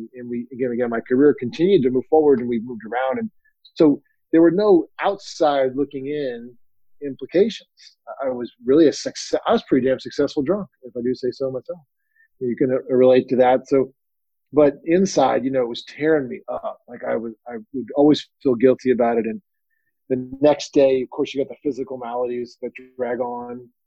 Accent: the South, United States; I was raised in the South, where alcohol was just a part of the culture.

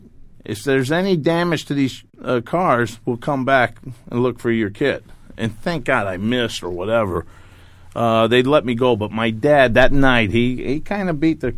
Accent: New York, United States; Well, when I was growing up in New York, we had this little game that we had.

